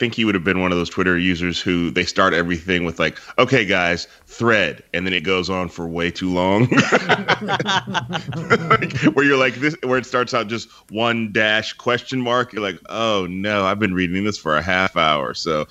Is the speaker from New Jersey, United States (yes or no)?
no; Mobile, Alabama, United States; I have been a resident of Mobile, Alabama. My dad lives in Mobile, Alabama. So I grew up right near Hank Aaron Way.